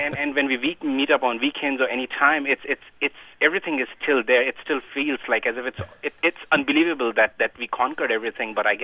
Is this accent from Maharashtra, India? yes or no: yes; Mumbai, Maharashtra, India; moved away as an adult; now in Chicago, United States; I'm from Bombay, India, and I fleetingly met this beautiful girl while working there.